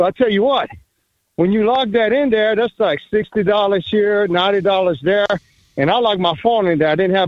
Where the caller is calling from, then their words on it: Jeanerette, Louisiana, United States; I'm calling from Jenneret, Louisiana.